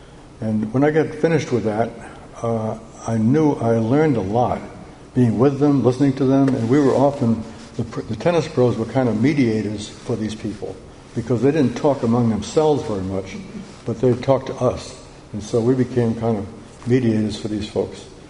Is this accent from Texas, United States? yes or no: no; Newport, Rhode Island, United States; I was raised in Newport, Rhode Island, and Newport, Rhode Island is a bedroom community of the rich and the wealthy.